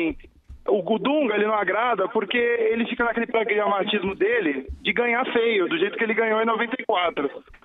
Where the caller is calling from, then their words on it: São Paulo, Brazil; Eu falo de Moema, aqui de São Paulo.